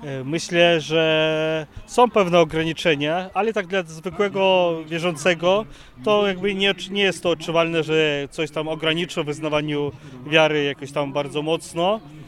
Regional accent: Belarus; pochodzę z Białorusi, jestem misjonarzem oblatem Maryi Niepokalanej

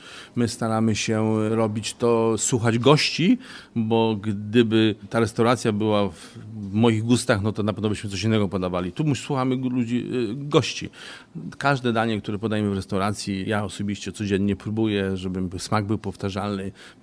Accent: Lądek-Zdrój, Lower Silesian Voivodeship, Poland; Ja pochodzę z Lądka

